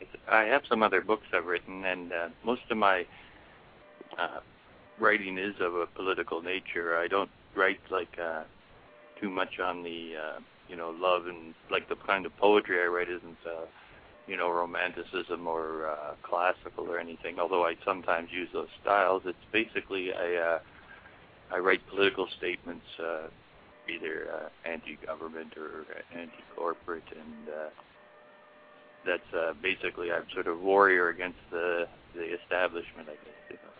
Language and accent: English; Canada; I'm born Canadian, grew up in a family of five.